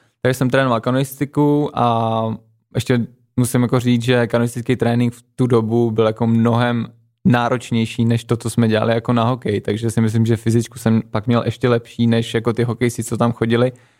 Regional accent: Nymburk, Central Bohemian Region, Czechia; já vlastně pocházím z Nymburka, to je asi tady kousek, nevím, 40 kilometrů od Prahy, kde jsem teda začínal i s hokejem

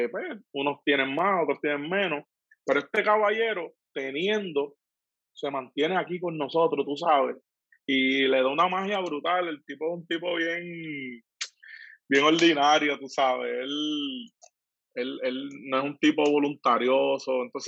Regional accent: Junco, Venezuela; el pueblo de Cagua, que también yo soy hijo adoptivo de ahí, porque yo soy natural de Junco, que a mucha honra lo digo, pero pues, Cagua me adoptó durante tantos años.

